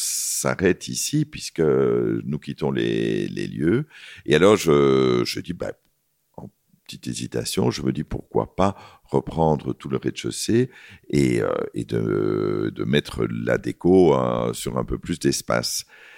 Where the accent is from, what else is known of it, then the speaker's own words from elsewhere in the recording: Belgium; il fallait aller pour nous, en tant que Belge, il fallait faire Paris